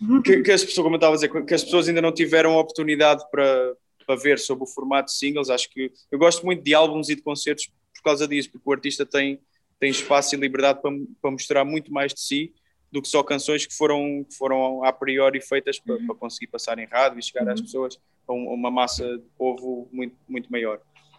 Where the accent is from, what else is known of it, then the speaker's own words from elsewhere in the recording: Portugal; Obviamente que, sendo português, fico muito contente